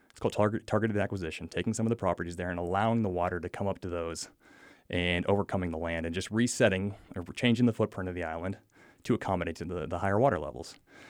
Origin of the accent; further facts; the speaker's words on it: Pennsylvania, United States; moved away as an adult; now in North Carolina, United States; I grew up in Pennsylvania originally. Didn't really see the ocean until I was about 10 years old.